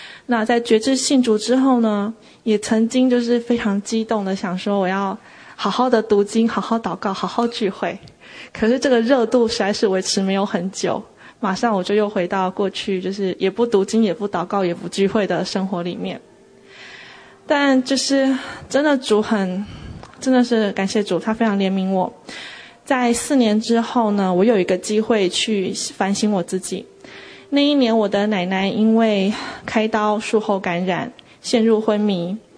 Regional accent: Taiwan; 我是在一个非基督徒的家庭长大的，我从台湾来的。

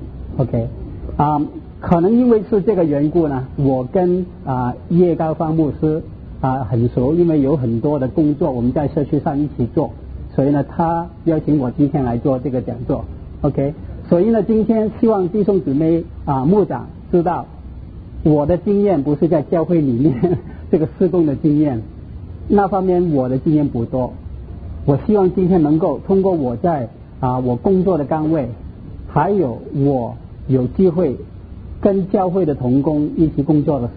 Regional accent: Hong Kong; Chinese is a second language; now in United States; 我是从香港过来，所以你听到我的国语都是怪怪的哈。

